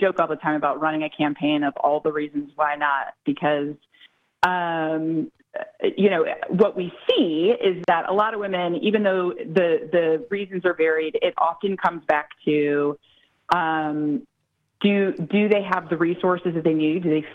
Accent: Missouri, United States; but my home state's Missouri.

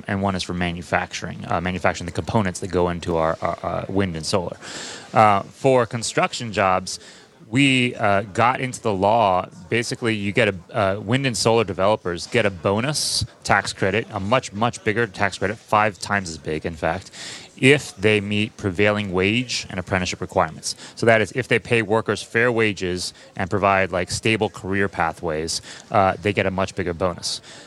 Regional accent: West Virginia, United States; I'm from West Virginia, from center West Virginia, coal mining country.

